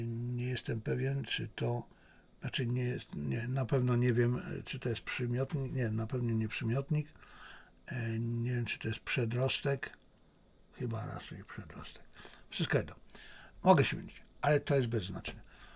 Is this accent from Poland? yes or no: no; China; a to jestem Chińczykiem, więc to, że to jest dla mnie oczywiste